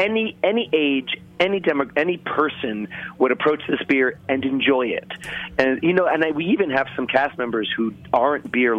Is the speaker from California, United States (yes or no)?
no; Brooklyn, New York, United States; Oh my God, I grew up in Brooklyn, and so Malta was a treat.